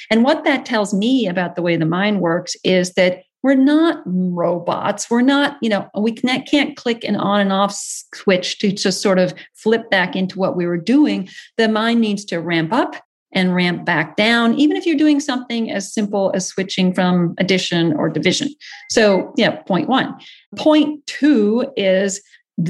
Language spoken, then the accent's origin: English; Massachusetts, United States; I was always very interested in the world beyond the small town where I grew up in Massachusetts.